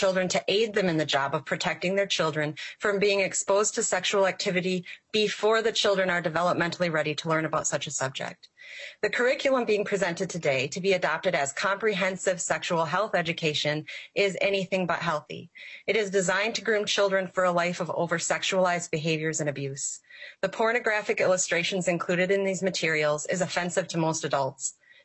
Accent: Minnesota, United States; I am from Minnesota District 18A.

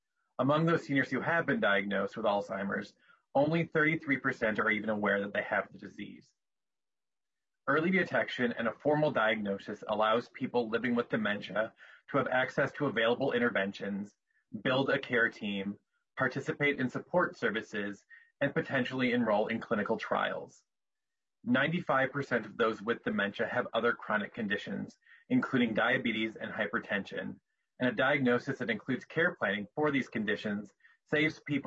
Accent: Alexandria, Minnesota, United States; I'm from Alexandria, Minnesota.

